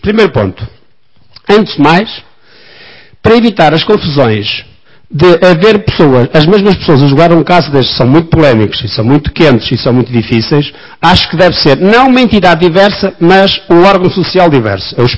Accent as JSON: {"language": "Portuguese", "country": "Portugal", "said": "antes de ser europeu, antes de ser da União Europeia, antes de ser suíço, sou português"}